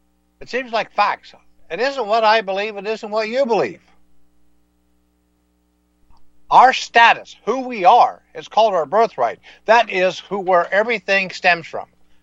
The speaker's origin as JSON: {"language": "English", "region": "Kansas", "country": "United States", "tie": "born there", "said": "I was born in Kansas, one of the several states, so I am a citizen of Kansas."}